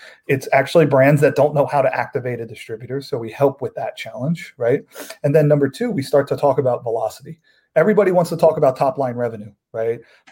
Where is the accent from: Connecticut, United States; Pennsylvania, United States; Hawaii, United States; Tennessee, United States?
Pennsylvania, United States; Philadelphia; I'm a little bit biased, but I'm from Philly. You know, I like the PA flower.